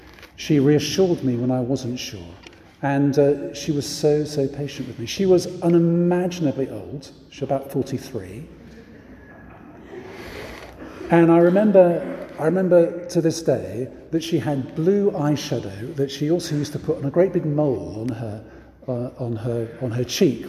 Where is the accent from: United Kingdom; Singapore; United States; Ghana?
Singapore; born there; I was born in Singapore. My dad was in the army, and so he was stationed there.